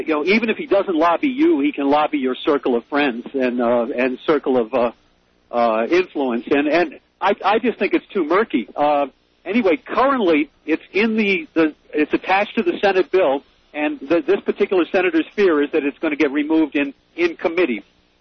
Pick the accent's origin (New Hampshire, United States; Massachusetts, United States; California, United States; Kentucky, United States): Massachusetts, United States; I'm from Massachusetts. I'm a liberal.